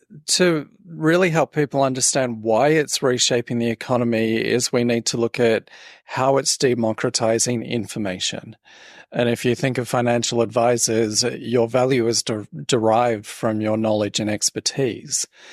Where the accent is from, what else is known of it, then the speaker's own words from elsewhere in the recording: Australia; Yeah, I'm originally from Australia, as people will be trying to work out from the accent.